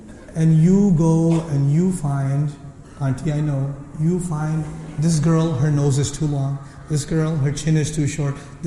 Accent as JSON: {"language": "English", "country": "Pakistan", "said": "Pakistani ladies, I'm Pakistani, so I make fun of Pakistanis because I have the right to."}